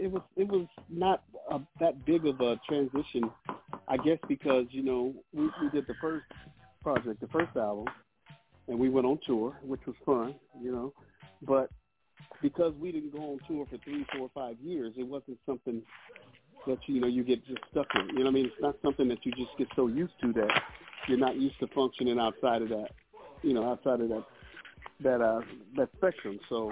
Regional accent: Berkeley, California, United States; growing up, I grew up in Bay Area, San Francisco, Oakland, Bay Area, in a city called Berkeley.

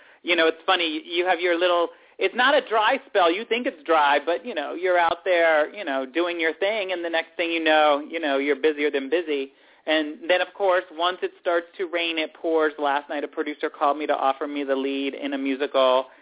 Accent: Alexandria, Virginia, United States; Okay, yeah, because I'm from Alexandria, Virginia

